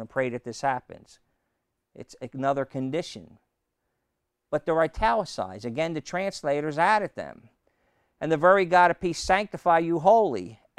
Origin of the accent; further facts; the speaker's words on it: United States; born there; Legally, I am a citizen of the United States. I was born in the United States.